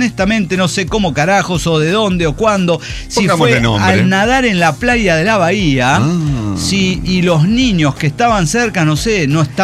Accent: Peru; O sea, como peruana yo hay alergias.

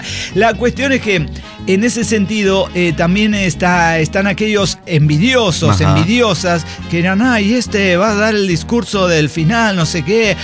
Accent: Mexico; yo tengo mi documentación. Es que soy mexicano.

